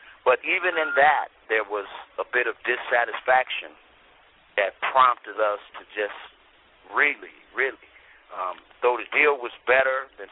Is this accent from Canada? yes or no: no; Compton, California, United States; I was raised in Compton, and most of my experiences in my young adulthood, and really, I came to puberty in Compton up until I was 22 years old.